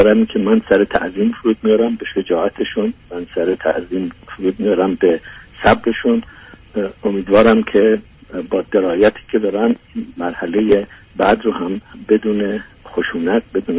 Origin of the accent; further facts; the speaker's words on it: Iran; من هم ایرانی هستم.